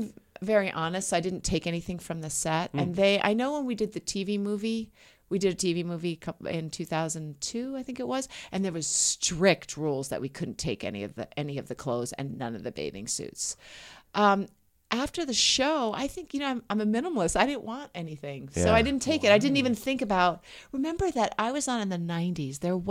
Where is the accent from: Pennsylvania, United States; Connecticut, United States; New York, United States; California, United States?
Connecticut, United States; I grew up in Connecticut. We never even thought about breasts.